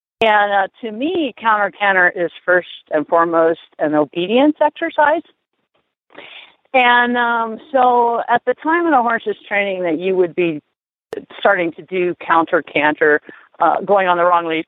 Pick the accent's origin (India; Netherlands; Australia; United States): United States; Florida; moved away as an adult; Well, I grew up in Florida and, you know, certainly have some appreciation, especially for Central Florida horse country. But I've been in Colorado for 30 years now